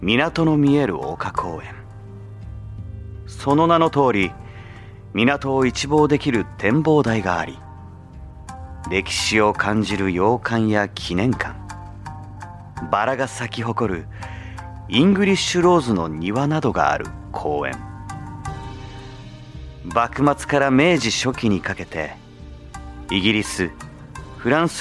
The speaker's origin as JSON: {"language": "Japanese", "town": "Zama", "region": "Kanagawa", "country": "Japan", "tie": "born or raised there", "said": "神奈川県座間市で生まれ育った"}